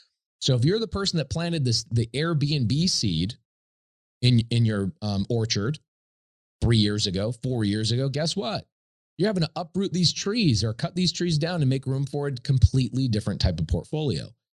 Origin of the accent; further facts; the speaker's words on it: United States; And I think as an American, it kind of hurts me to think, and the American dream that we all thought about